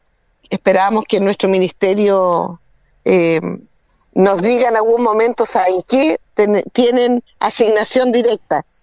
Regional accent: Los Lagos, Chile; vi ballet, vi todo eso siendo chilota, pero porque pude salir de la isla.

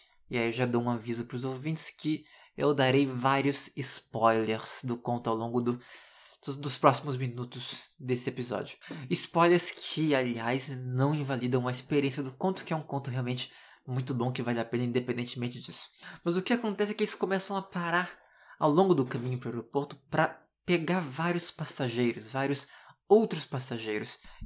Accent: Brazil; now in Montreal, Canada; eu costumo dizer que eu saí do Brasil, em parte ao menos, por causa justamente desses estresses e dessa ansiedade que eu comecei a desenvolver em função de todos os problemas do transporte público e privado em Brasília e em geral no Brasil.

